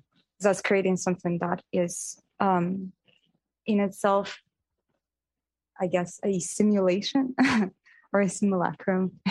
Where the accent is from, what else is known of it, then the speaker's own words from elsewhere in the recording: Uzbekistan; I grew up in Uzbekistan. I spent 18 years there.